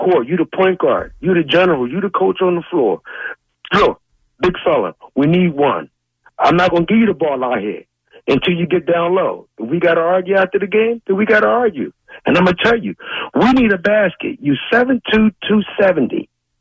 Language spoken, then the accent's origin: English; Philadelphia, Pennsylvania, United States; I played basketball all my life, man. I'm from North Philly. I played in the public league.